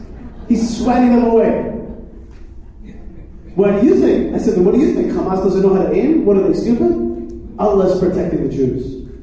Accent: United States; now in Israel; though I am American and proud of it and thankful for this country and many of the gifts that it gave our people and certainly my family, I am a Zionist and I live in Israel

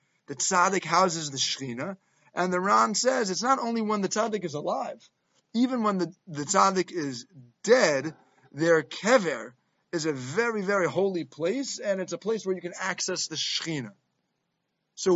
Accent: Queens, New York, United States; I grew up in Queens.

